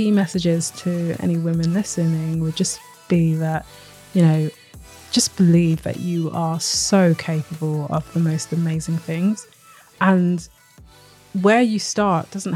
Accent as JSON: {"language": "English", "region": "London", "country": "United Kingdom", "said": "I'm from London originally."}